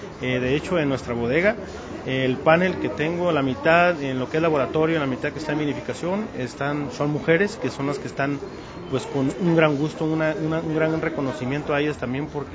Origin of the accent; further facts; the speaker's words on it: Valle de Guadalupe, Baja California, Mexico; Yo soy nacido en el Valle de Guadalupe, tengo toda la vida, soy tercera generación.